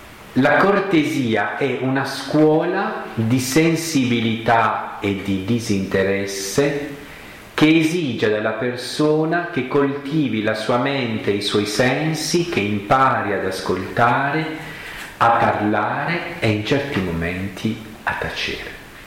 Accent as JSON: {"language": "Italian", "region": "Apulia", "country": "Italy", "accent": "Apulian dialect", "first_language": "Apulian dialect", "said": "nel mio dialetto di origine, cioè la prima lingua che ho imparato, io ho imparato prima il dialetto e poi l'italiano dopo un pugliese"}